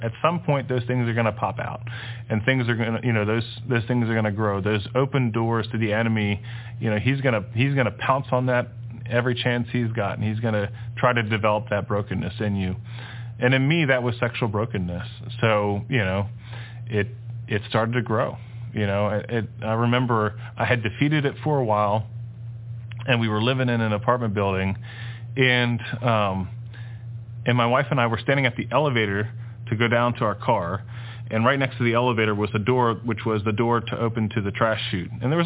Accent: Netherlands; first language Dutch; English is a second language; let's go and see if I speak in Dutch, because we're Dutch. So Dutch was my first language.

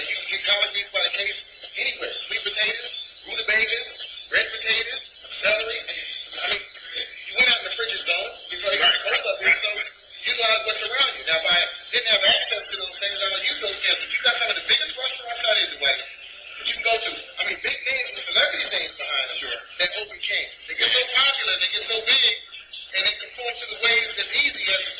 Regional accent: Deep South, United States; I'm from the Deep South. Well, my grandmother lives in Dothan, Alabama.

